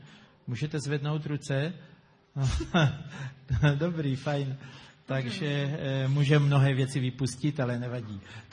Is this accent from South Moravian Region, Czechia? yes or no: yes; Brno, South Moravian Region, Czechia; jsme z Brna, z církve bratrské a tam jsme v takovém jednom novém sboru, asi čtyři roky to je, co jsme založili nový sbor církve bratrské v Brně.